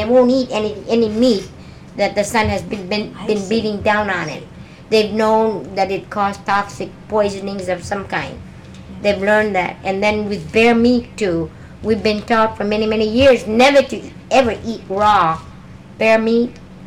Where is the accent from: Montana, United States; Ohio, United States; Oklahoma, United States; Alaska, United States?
Alaska, United States; I was introduced and was told I was from Alaska. I was an Eskimo.